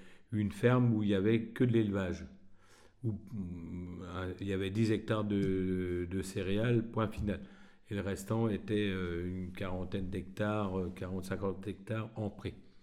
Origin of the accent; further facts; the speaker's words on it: Saint-Bernon, Bourgogne-Franche-Comté, France; born there; Et je suis né en Côte d'Or, à Saint-Bernon, en plein dans l'élevage, dans une zone d'élevage dans l'Auxois. Et je suis né en 1949, le 3 avril.